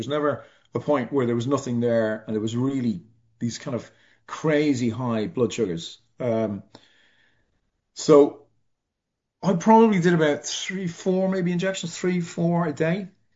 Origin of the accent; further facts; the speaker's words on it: Ireland; no bread, no pasta, and I'm Irish, no potatoes.